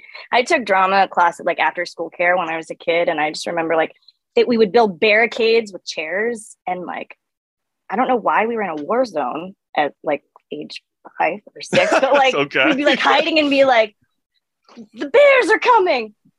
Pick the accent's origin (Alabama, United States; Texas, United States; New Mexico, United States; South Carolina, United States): Texas, United States; Dallas; But, you know, I grew up in Dallas in a very, like, well-to-do, predominantly white neighborhood.